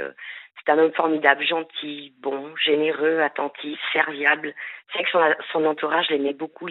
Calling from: Brittany, France; Je suis de Bretagne.

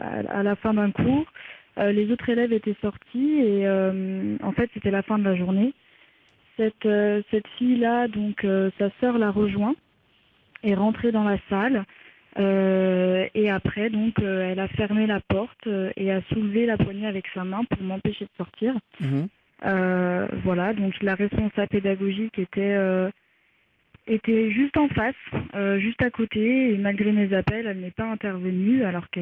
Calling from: Lyon, Auvergne-Rhône-Alpes, France; Alors, je viens de Lyon et j'ai 19 ans.

